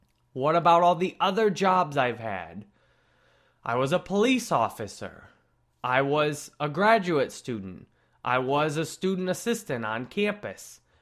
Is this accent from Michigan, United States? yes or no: yes; Farmington, Michigan, United States; born there; also born or lived in Texas / New Mexico; I was born in Farmington or near Farmington, Michigan. That's where my family's from.